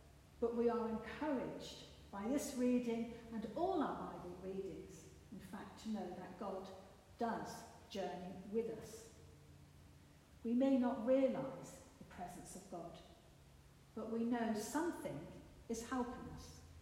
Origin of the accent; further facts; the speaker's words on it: United Kingdom; You know how polite we are as the British?